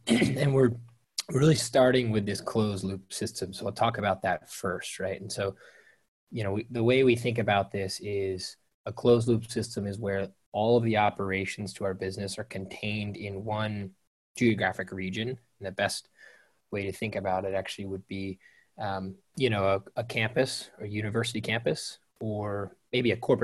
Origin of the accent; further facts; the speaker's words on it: Maryland, United States; the journey really starts on the farm where I grew up. I think I grew up in Maryland.